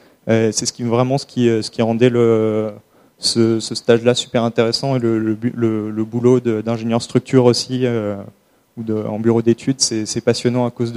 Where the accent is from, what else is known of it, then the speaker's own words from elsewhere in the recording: Normandy, France; moi je viens de pas loin du Havre.